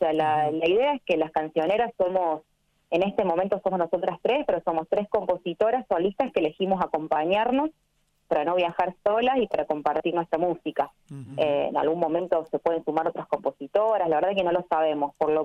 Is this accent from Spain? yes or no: no; Córdoba, Argentina; also born or lived in San Luis; now in Rosario, Argentina; yo en realidad vivía en San Luis, me fui de Córdoba a San Luis.